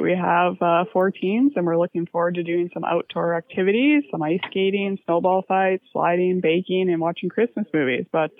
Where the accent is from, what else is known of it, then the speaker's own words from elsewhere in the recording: Ontario, Canada; now in Flin Flon, Canada; I've been here since 99. I'm originally from Ontario, actually, but the North has always been my home.